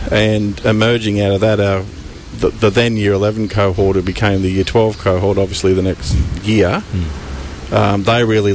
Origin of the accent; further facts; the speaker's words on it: Campbelltown, New South Wales, Australia; I'm a kid from Campbelltown who bumped into Jesus one day at the local pool and had his life stitched up, and I'm still here.